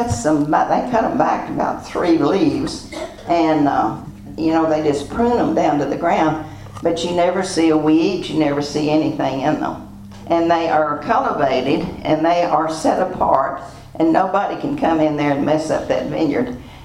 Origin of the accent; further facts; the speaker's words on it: Texas, United States; now in Central Texas, United States; Have you ever tried to grow anything in Central Texas? I came from the High Plains where we probably had 3 feet of dirt.